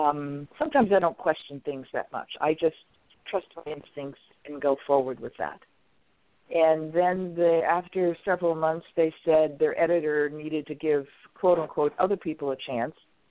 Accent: East Coast, United States; You know, I come from the East Coast. We work hard there.

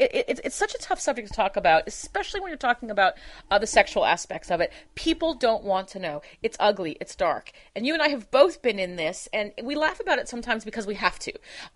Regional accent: California, United States; You know, as a Californian, that this has happened here

